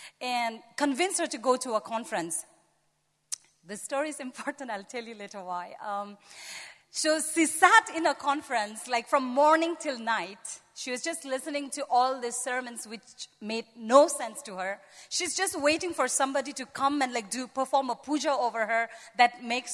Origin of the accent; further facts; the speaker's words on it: Bhutan; English is a second language; I'm from Bhutan, so If some of you don't know where Bhutan is, it's in southeast side of Asia. It's between China, Nepal, and India.